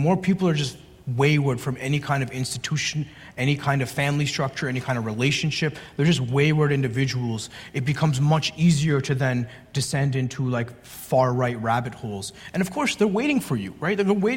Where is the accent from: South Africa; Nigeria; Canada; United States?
Canada; where I grew up in Canada